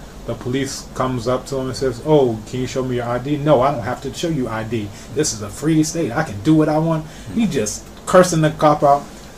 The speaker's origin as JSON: {"language": "English", "region": "North Carolina", "country": "United States", "tie": "born or raised there", "said": "I was born in 79, early 80s, I grew up in North Carolina, this is in the south of the U.S."}